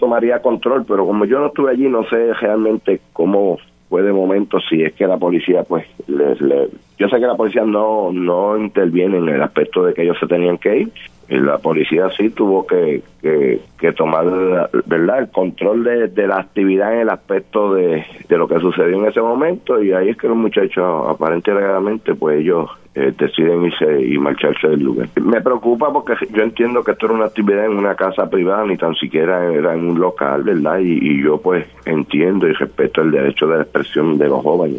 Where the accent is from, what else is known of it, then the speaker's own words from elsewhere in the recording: Puerto Rico; porque definitivamente somos todos puertorriqueños